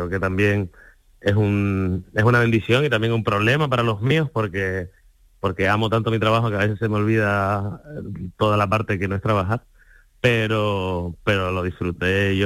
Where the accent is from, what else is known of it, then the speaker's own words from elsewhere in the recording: Las Palmas de Gran Canaria, Canary Islands, Spain; accent: Canarian; Claro, es canario, de Las Palmas de Gran Canaria y mi barrio exactamente, para que no haya dudas de acento.